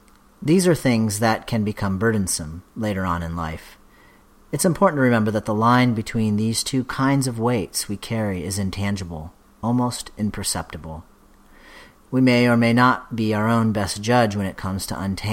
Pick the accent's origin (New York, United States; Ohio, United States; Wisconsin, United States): Ohio, United States; Canton; While my siblings and I were growing up in Canton, Ohio, he would often share his childhood memories with us.